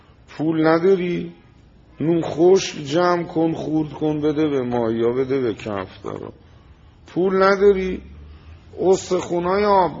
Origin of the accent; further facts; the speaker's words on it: Tehran, Tehran Province, Iran; گو اهل کجایی؟ تهران.